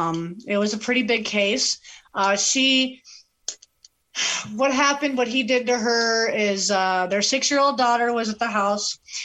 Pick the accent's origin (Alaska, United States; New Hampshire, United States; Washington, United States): Alaska, United States; I personally, when I came down here from Alaska, I didn't know shit about how to make money at the clubs.